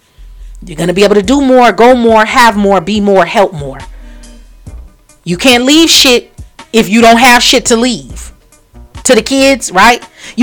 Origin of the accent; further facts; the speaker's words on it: Los Angeles, California, United States; I'm from California. I'm from LA. We built different.